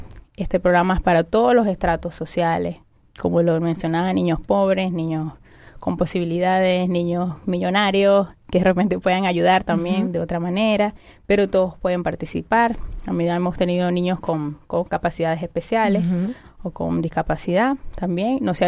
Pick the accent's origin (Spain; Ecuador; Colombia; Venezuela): Venezuela; No me lo sé todo todavía, soy de Venezuela